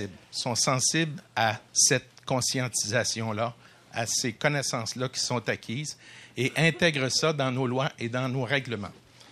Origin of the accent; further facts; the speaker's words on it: Saint-Hyacinthe, Quebec, Canada; now in Val-d'Or, Canada; Mascoutin d'origine.